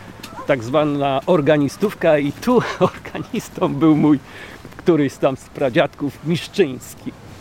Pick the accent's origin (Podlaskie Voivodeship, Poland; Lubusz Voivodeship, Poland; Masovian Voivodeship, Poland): Masovian Voivodeship, Poland; ja jestem z mazowieckiego, ale babcia z lubelskiego, z świętokrzyskiego.